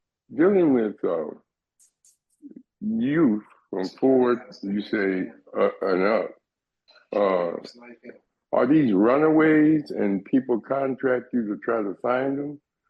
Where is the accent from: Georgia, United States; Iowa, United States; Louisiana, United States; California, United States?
California, United States; Compton; I'm from Watch Compton, area, and I came up in those areas.